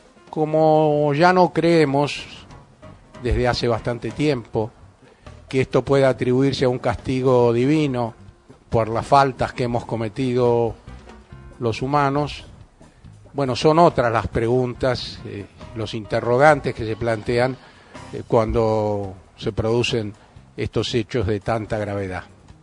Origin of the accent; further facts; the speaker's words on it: Buenos Aires, Argentina; yo soy porteño y he vivido toda la vida en Buenos Aires